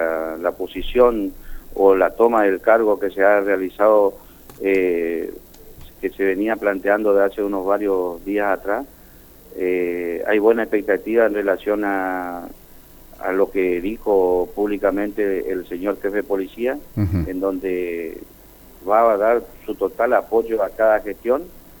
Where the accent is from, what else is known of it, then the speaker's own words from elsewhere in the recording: Virasoro, Corrientes, Argentina; Yo soy oriundo de Virasoro.